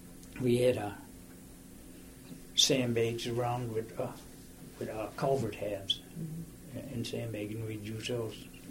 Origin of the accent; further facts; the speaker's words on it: New York, United States; But they did not realize I was from New York and our drinking age was 18 and I was a professional drinker then.